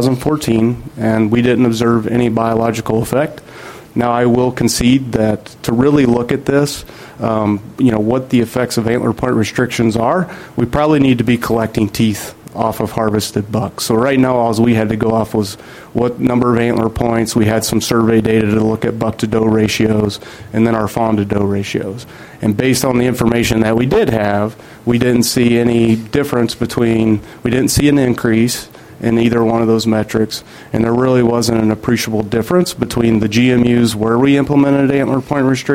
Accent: Missouri, United States; I grew up in Missouri, in the Midwest, in the eastern states.

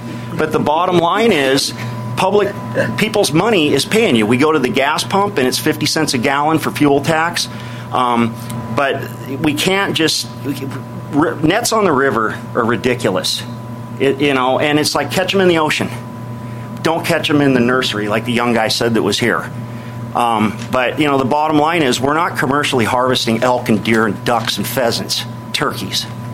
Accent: Springdale, Washington, United States; I'm from Springdale, Washington. I'm the president of the CCA Inland Empire chapter here.

